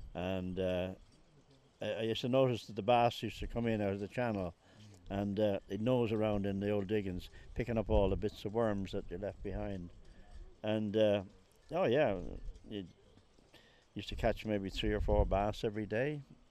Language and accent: English; Sandycove, County Dublin, Ireland; I was born in Sandy Cove, the other side of Dunleary, and we lived very close to the sea. In fact, there was only, I think there was 11 houses between me and the sea. It was Marine Avenue in Sandy Cove.